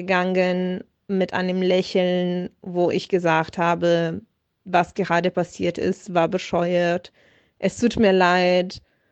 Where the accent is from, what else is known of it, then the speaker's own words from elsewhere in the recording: Italy; now in Germany; ich komme ja aus Italien